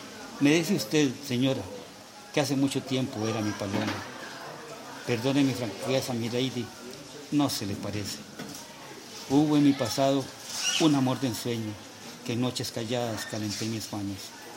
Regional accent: Costa Rica; Soy poeta, tico.

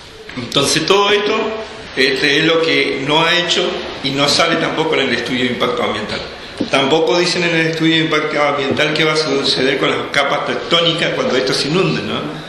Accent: Cushamen, Chubut, Argentina; born there; Como nací en Cusamen

